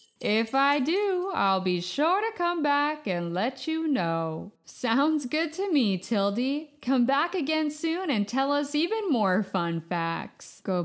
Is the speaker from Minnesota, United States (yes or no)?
no; Farmington, Maine, United States; I grew up in Farmington, Maine, and when I was a little kid, we celebrated Chester Greenwood every year